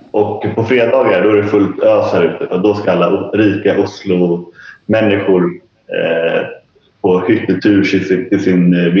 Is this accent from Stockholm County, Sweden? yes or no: yes; Stockholm, Stockholm County, Sweden; now in Elverum, Norway; jag är ju född och uppvuxen i Stockholm.